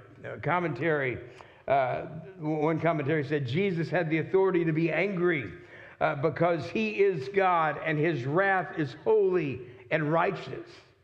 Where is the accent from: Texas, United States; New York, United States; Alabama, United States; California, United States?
Texas, United States; I'm not going to try to impress you with pronouncing them because I'm from Texas. I don't speak that well